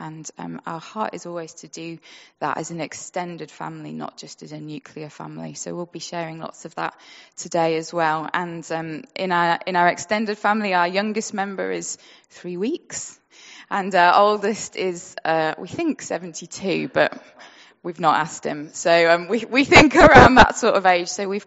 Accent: Sheffield, Yorkshire and the Humber, United Kingdom; So we're, as already been said, we're from Sheffield.

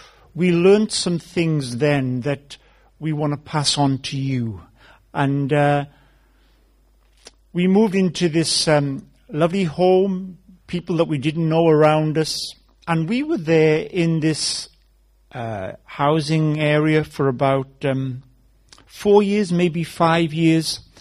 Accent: Wales, United Kingdom; now in Leicester, United Kingdom; I live in Leicester, but I'm not originally from there. And so I grew up in South Wales. I lived longer in England than I have in Wales, but why give up a good accent?

